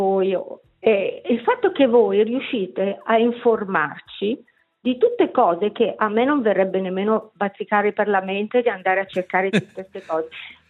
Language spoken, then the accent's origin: Italian; Ticino, Switzerland; io sono svizzera e adoro essere svizzera come adoro essere ticinese.